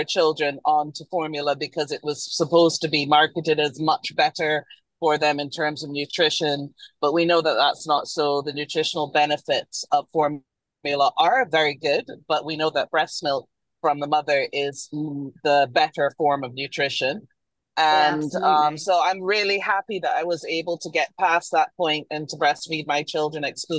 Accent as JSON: {"language": "English", "country": "Barbados", "lives_now": "United States", "said": "I'm not actually from the US, I'm from Barbados in the Caribbean."}